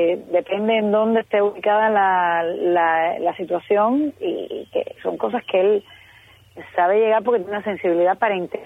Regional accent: Cuba; moved away; Yo salí de Cuba en el año 96

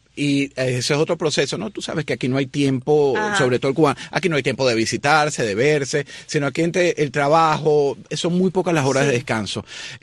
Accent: Venezuela; nosotros, como venezolanos, sentíamos un rechazo hacia nuestro país.

